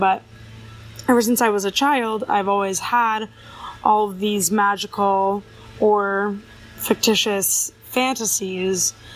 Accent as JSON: {"language": "English", "town": "Atlanta", "region": "Georgia", "country": "United States", "said": "from Atlanta"}